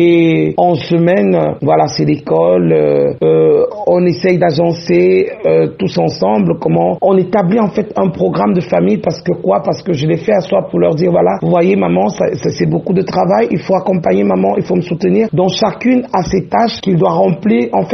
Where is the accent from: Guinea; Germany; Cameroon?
Cameroon; born there; Les rapports que j'entretiens avec le Cameroun, qui est ma terre natale